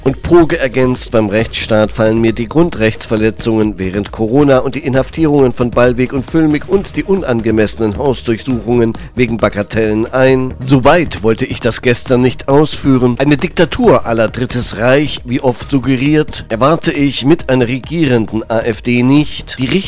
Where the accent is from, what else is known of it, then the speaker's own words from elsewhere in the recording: Erfurt, Thuringia, Germany; da in meiner Heimatstadt Erfurt geboren